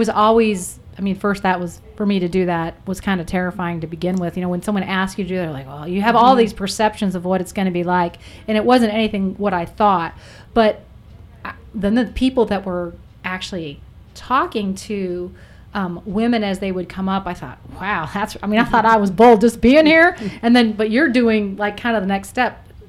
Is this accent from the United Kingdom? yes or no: no; Ireland; Yeah, I'm Irish. I can never, I can, challenge me to tell a long story short.